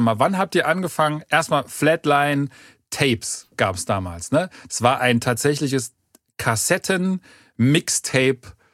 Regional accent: Halle, Saxony-Anhalt, Germany; als Ostdeutscher natürlich sowieso. Also die gab es bei uns. Wir hatten 19 Plattenladen des Sure-Shot. Bei uns in Halle.

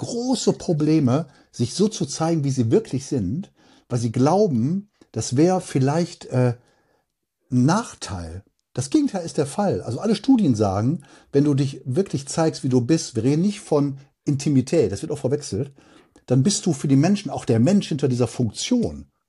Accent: Wuppertal, North Rhine-Westphalia, Germany; born there; ich sage immer geboren in Wuppertal, da rausgekommen bin

